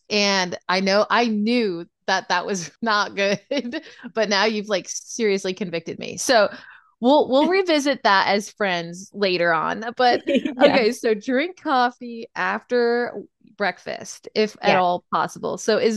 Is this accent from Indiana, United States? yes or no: yes; Indiana, United States; born there; We're here in Georgia, and actually I was born in Indiana.